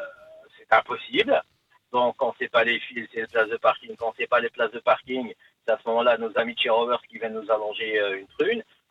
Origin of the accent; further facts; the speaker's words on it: Brussels, Brussels-Capital Region, Belgium; Je suis bruxellois depuis que je suis né.